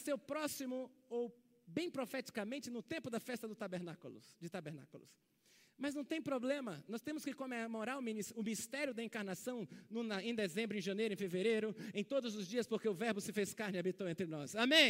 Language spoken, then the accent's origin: Portuguese; Belém, Pará, Brazil; born there; Eu nasci em Belém do Pará